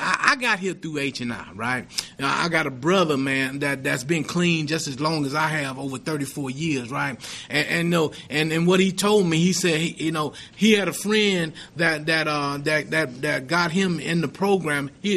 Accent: Houston, Texas, United States; You know, I grew up in Houston. My mom had 9 kids, right? I was the youngest out of 9.

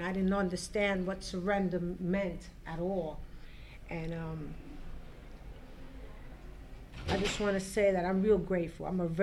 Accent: Brooklyn, New York, United States; And I was in Brooklyn, New York. I was raised in Brooklyn, New York, and most of my recovery was there.

